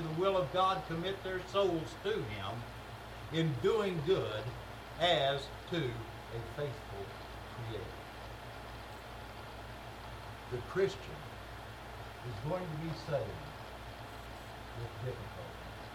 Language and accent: English; Claremore, Oklahoma, United States; Little town I grew up in Oklahoma, a little town called Claremore. Some of you heard of it. When I grew up there, the population was 2,500 people.